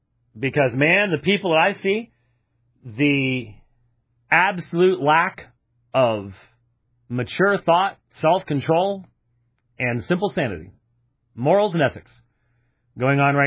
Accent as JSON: {"language": "English", "region": "Arizona", "country": "United States", "said": "And then I'm from Arizona, folks."}